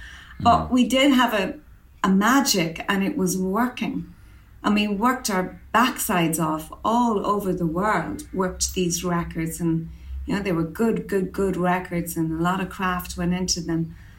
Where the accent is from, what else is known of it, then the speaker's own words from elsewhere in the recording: Ireland; excuse my language again, but I am Irish, you know